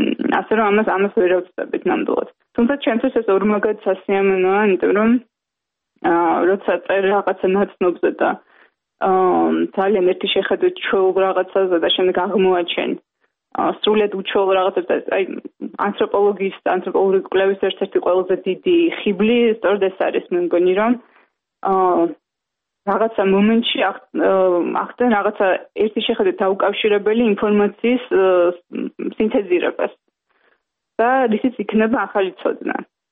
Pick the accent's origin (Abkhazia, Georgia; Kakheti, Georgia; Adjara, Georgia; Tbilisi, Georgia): Tbilisi, Georgia; born or raised there